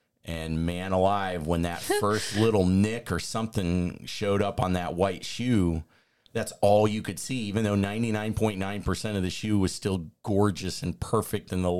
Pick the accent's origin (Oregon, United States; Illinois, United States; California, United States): Illinois, United States; Chicago; I grew up in Chicago in the 90s, so Michael Jordan was everything.